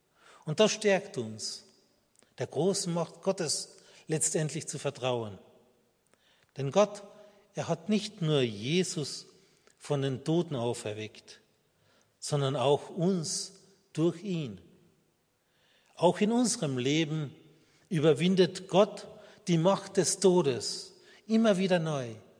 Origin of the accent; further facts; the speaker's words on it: Carinthia, Austria; Bei mir in meiner Heimat in Kärnten